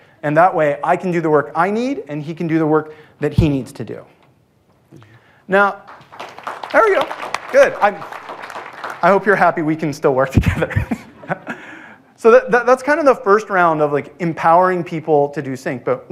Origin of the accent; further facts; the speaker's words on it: Seattle, Washington, United States; I'm from Seattle. That's what we do.